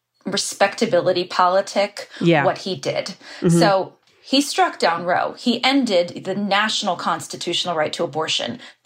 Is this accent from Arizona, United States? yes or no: no; Colorado, United States; You can travel to a clinic in a state like Illinois or my home state of Colorado.